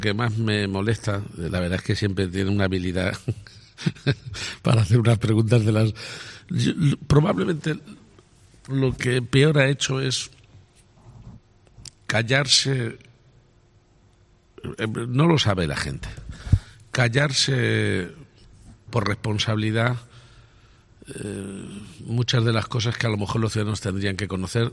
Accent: Castilla-La Mancha, Spain; Por ejemplo, en mi tierra, en Castilla-La Mancha, viene siendo ya bastante habitual

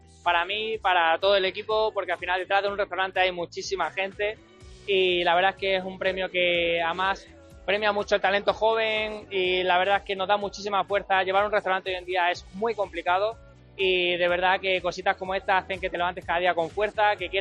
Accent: Trujillo, Extremadura, Spain; de Extremadura, de Trujillo

